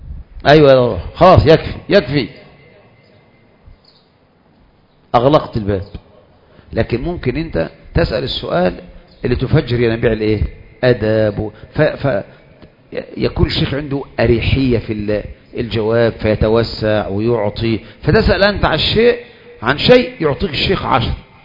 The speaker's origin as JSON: {"language": "Arabic", "country": "Egypt", "said": "دي فتوى عوام وليست فتوى علماء، مشهورة عندنا في مصر"}